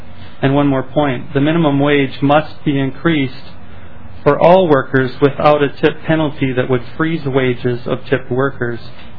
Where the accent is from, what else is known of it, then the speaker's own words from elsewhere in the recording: Mankato, Minnesota, United States; I am from Mankato, Minnesota.